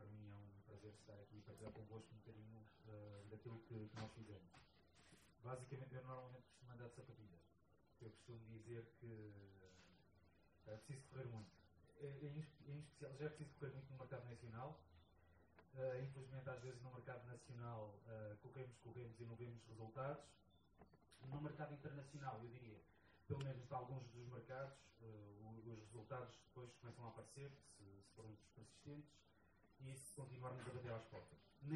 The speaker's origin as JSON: {"language": "Portuguese", "country": "Portugal", "said": "Quando sempre quis voltar a Portugal, eventualmente nós, como portugueses, também nos queixamos muito"}